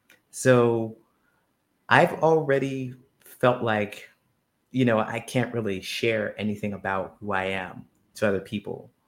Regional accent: Ohio, United States; I grew up in a small town in Ohio. So I'm from the States. I live in the US now still, but I grew up in a small town in Ohio

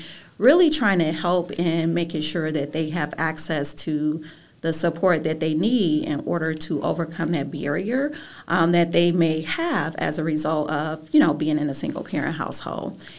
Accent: Detroit, Michigan, United States; also born or lived in Chicago, Illinois; So I grew up in the city of Detroit. I'm actually from Chicago, Illinois.

